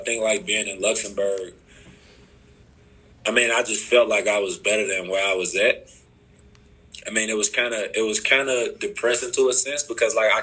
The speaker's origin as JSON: {"language": "English", "town": "Chicago", "region": "Illinois", "country": "United States", "tie": "born or raised there", "also_born_or_lived": "Wisconsin", "said": "I grew up in Chicago. I went to college in Eastern Illinois, then transferred to Wisconsin."}